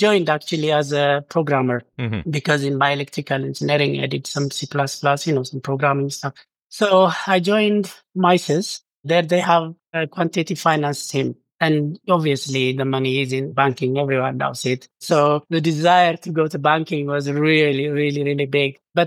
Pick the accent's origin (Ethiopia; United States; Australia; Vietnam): Ethiopia; now in United Kingdom; You know, for me, like growing up in Ethiopia, it just left an indelible kind of scar for me in a good way.